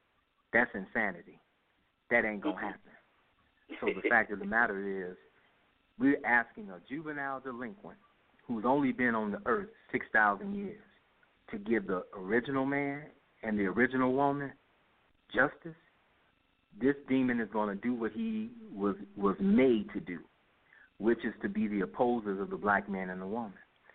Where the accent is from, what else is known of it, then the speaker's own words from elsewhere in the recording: Chicago, Illinois, United States; You know, and I'm originally from Chicago, brother, so I won't go any further with that.